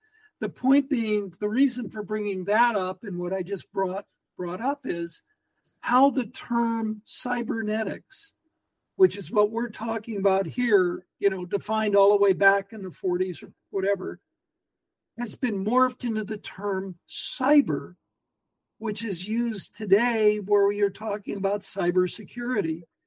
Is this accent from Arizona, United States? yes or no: yes; Phoenix, Arizona, United States; born there; now in San Jose, United States; So anyways, I was born in Phoenix, ended up going to school in Arizona in nuclear engineering.